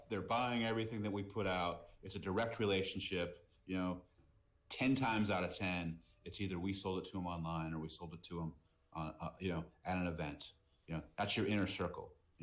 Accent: Boston, Massachusetts, United States; I grew up in Boston, and I'm a Red Sox fan because I was born in Boston

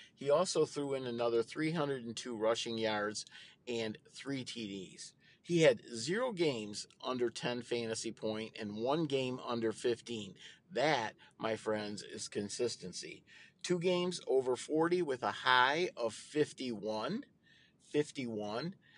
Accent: Clinton, Michigan, United States; Matthew Sexton is from my hometown of Clinton, Michigan

